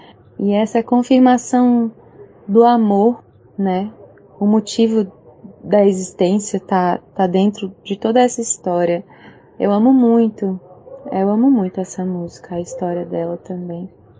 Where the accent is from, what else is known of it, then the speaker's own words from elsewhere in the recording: Quirinópolis, Goiás, Brazil; da minha terra, que é Quirinópolis, Goiás. É uma terra muito amada, muito especial, a minha raiz, é o interior de Goiás